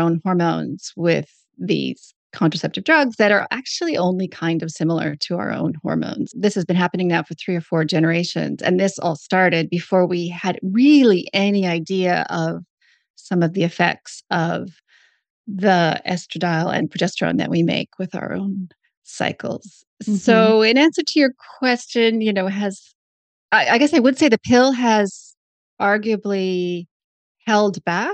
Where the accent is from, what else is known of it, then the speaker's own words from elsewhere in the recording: Canada; accent: Canadian; also born or lived in Australia; now in New Zealand; I trained in Canada, hence the Canadian accent. So my accent will be a mix of Canadian with a couple decades in Australia, plus now New Zealand.